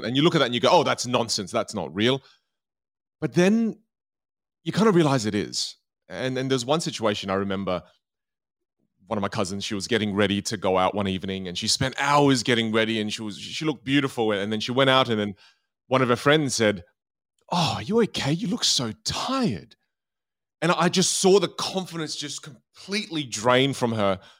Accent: Australia; born there; And then I was born in Australia.

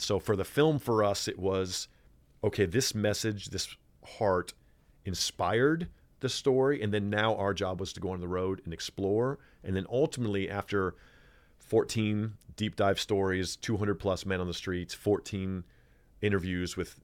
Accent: Midwest, United States; now in Los Angeles, United States; I'm a hopeful person by nature. I grew up in the Midwest. I live in Los Angeles.

